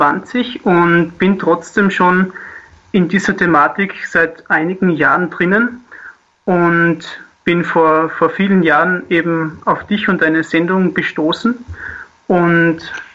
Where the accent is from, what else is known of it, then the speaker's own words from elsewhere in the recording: Styria, Austria; Aus der Obersteiermark in der Nähe von Knittelfeld.